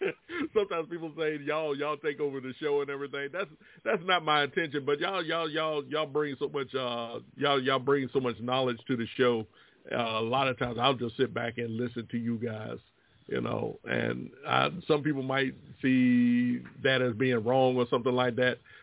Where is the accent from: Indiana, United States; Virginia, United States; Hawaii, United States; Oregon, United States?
Virginia, United States; born there; I'm an American citizen. I was born in Virginia.